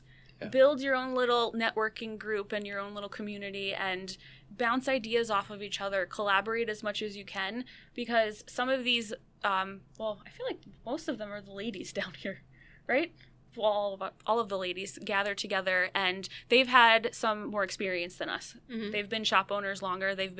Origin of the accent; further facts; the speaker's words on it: New Jersey, United States; I'm from the Jersey Shore.